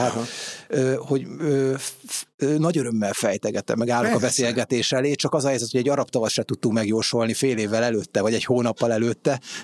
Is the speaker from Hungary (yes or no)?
yes; Debrecen, Hajdú-Bihar, Hungary; Igen, ennek ellenére Debrecenben nőttem fel, édesapám szíriai